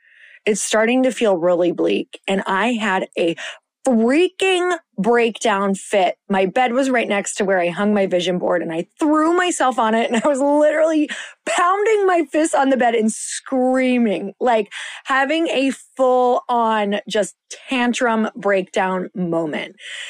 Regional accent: United States; At the time, I was, you know, I'm Native American and I'm had dark hair and dark eyes

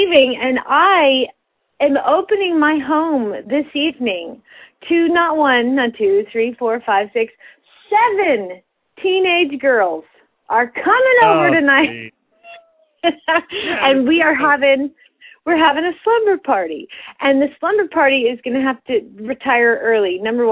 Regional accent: Phoenix, Arizona, United States; from Phoenix, Arizona

